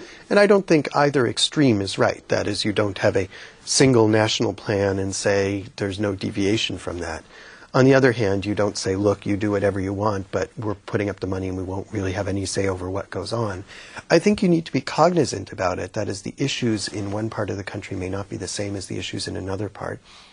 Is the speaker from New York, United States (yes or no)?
no; Massachusetts, United States; So in Massachusetts, my home state, we have covered about 3/4 of the uninsured.